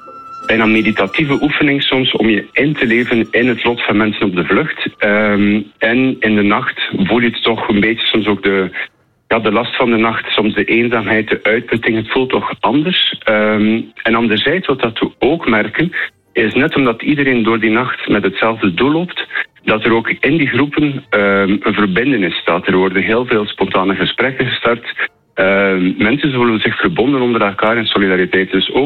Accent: Bruges, Flanders, Belgium; now in Amsterdam, Netherlands; Dat klopt, ik kom uit Brugge, maar ik woon al 9 jaar in Nederland, in Amsterdam.

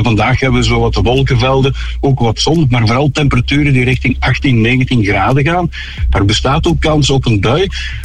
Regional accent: Limburg, Belgium; want ik ben van Limburg.

